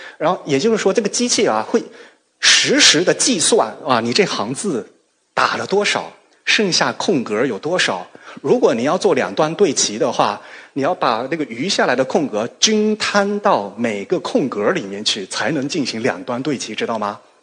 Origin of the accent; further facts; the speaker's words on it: China; 然后呢美国人做的图像我们中国人也可以看，对吧？